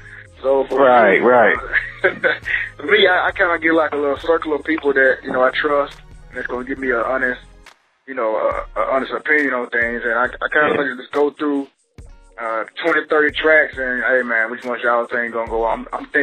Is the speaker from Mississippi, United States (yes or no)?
yes; West Point, Mississippi, United States; Originally, man, I'm from Mississippi, man. A little small dot down in Mississippi, too, West Point. West Point, Mississippi, so... born and raised.